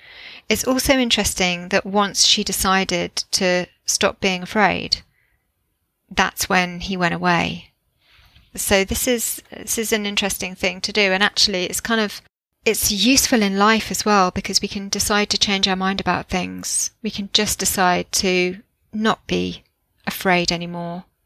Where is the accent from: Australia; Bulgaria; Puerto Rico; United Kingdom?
Puerto Rico; I grew up in Puerto Rico, and he kept visiting me, just standing by my door, watching me.